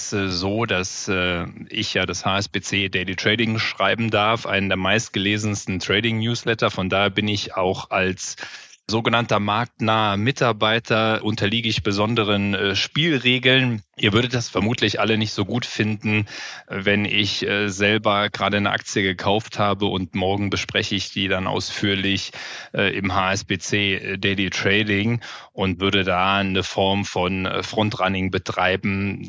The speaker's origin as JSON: {"language": "German", "region": "Saarland", "country": "Germany", "tie": "born or raised there", "moved": "as an adult", "said": "Ich bin da aufgewachsen, habe da meine Wurzeln zur Schule gegangen."}